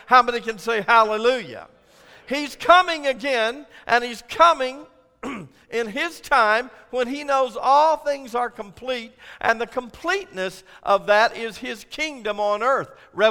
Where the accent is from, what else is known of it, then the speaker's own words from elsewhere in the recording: United States; born there; I'm really proud about being an American. I was born an American. I've lived here all of my life